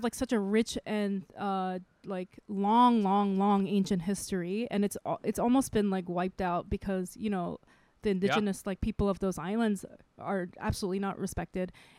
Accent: Micronesia; also born or lived in Saipan / Korea; I grew up in Micronesia.

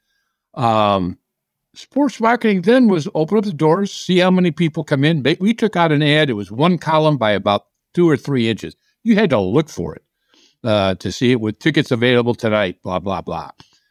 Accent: Midwest, United States; Well, I did. I'm from the Midwest.

